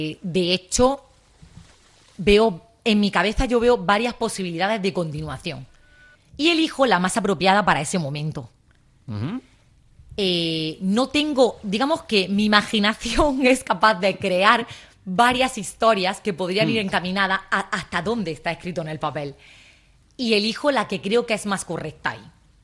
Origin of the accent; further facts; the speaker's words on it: Balanegra, Andalusia, Spain; Yo soy de Balanegra y el libro me llegó allí. Yo tengo un negocio en Balanegra, a mi local.